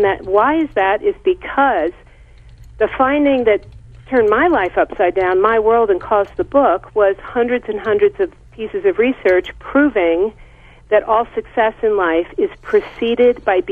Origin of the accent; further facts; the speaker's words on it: Washington, District of Columbia, United States; growing up in Washington, D.C., I had been pursuing all the wrong goals.